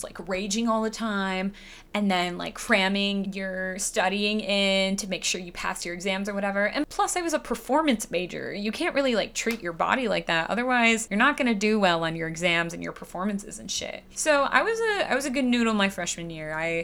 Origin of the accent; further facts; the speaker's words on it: Michigan, United States; Whenever I say I'm from Michigan, people always assume I'm from a farm.